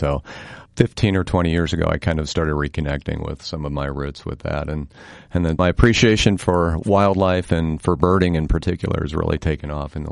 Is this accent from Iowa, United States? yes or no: yes; Iowa, United States; Well, I'm an Iowan. I'm from north central Iowa, and I went to the University of Missouri for journalism school